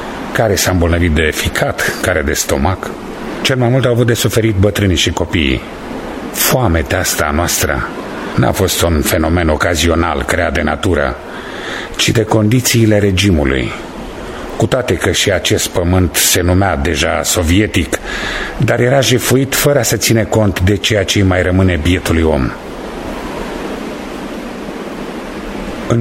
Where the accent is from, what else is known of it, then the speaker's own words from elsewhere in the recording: Văleni, Moldova; din Văleni, Vulcănești, și lucrul ăsta îl cunosc foarte bine.